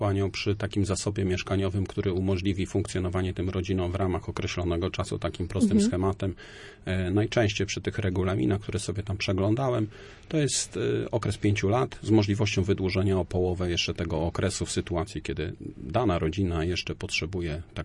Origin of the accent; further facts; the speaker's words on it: Pomeranian Voivodeship, Poland; ja sam osobiście pochodzę z Kociewia, przyszedłem tutaj na ten teren napływowo, a to dlatego, że wcześniej byłem też oficerem Wojska Polskiego, służyłem w Siłach Powietrznych jako nawigator. Tu mnie skierowano do pracy i tu zapuściłem korzenie.